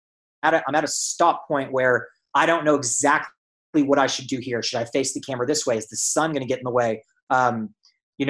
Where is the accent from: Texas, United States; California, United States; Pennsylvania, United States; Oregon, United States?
Texas, United States; Dallas; Yeah, I transferred back to Dallas. I grew up in Dallas